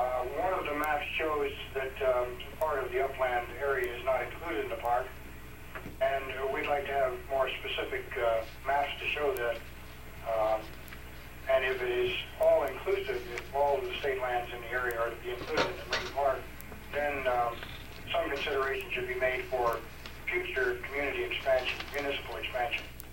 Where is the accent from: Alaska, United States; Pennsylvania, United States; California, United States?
Alaska, United States; Wrangell; from Wrangell.